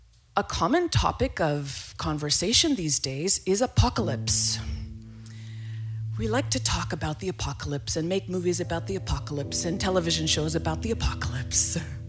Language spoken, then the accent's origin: English; Montreal, Quebec, Canada; now in Vancouver, Canada; I'm originally from Montreal, but I kind of live in Vancouver now, even though I'm homeless and I don't actually have a home.